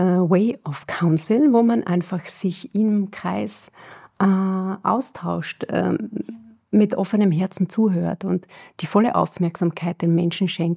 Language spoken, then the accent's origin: German; Finkenstein, Carinthia, Austria; Ich bin in Kärnten in Finkenstein aufgewachsen. Das ist vielleicht war damals vielleicht mit 1000 Einwohnern ein Dorf in der Nähe von Villach.